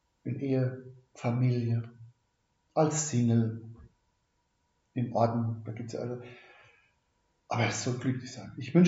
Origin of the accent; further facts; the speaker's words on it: Rhineland-Palatinate, Germany; accent: Palatinate dialect; Also ich komme aus der Pfalz, das wird man wahrscheinlich zwischendurch immer wieder mal hören. Ich werde kein astreines Hochdeutsch pappeln können, würde ich jetzt im Scherzhaft sagen, reden können, sondern kommt immer mal wieder mein Dialekt durch.